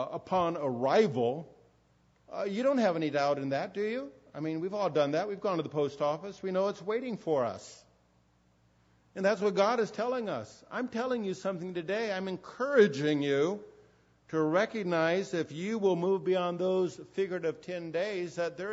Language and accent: English; San Diego, California, United States; I used to do that a lot growing up in San Diego when so much was being built up in the 50s and 60s.